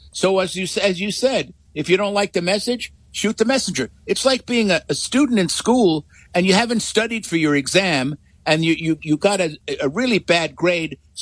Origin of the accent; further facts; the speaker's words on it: New York, United States; I've known this fellow since I'm a New Yorker. Since I'm in my teens